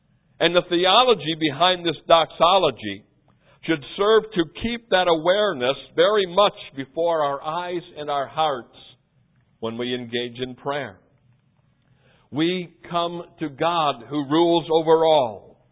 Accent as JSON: {"language": "English", "region": "Wisconsin", "country": "United States", "tie": "born or raised there", "also_born_or_lived": "Chicago area", "said": "I grew up in Wisconsin during the Vince Lombardi era of the Packers. I lived in the Chicago area during the Michael Jordan era of the Bulls."}